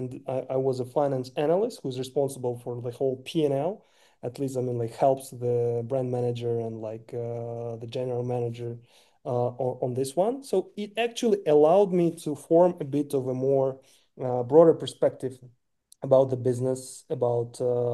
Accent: Petropavlovsk, North Kazakhstan Region, Kazakhstan; moved away as an adult; now in Almaty, Kazakhstan; I'm from Petropavlovsk, which is a city in the north of Kazakhstan. I've been grown up and born and grown up there, and also graduated high school there. And in 2001, I came to Almaty, and I studied at KIMEP University.

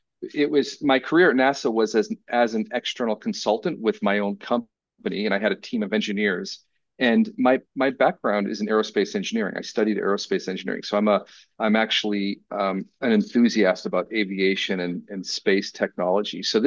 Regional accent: Boston, Massachusetts, United States; I'm originally from Boston in the USA, and in a former life, I was an aerospace engineer.

